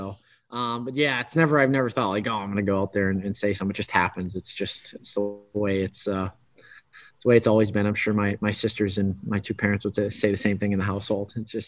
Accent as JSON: {"language": "English", "town": "Boston", "region": "Massachusetts", "country": "United States", "tie": "born or raised there", "also_born_or_lived": "Moncton, Canada", "said": "I've worn 8 my whole life in junior in Moncton and then growing up in Boston."}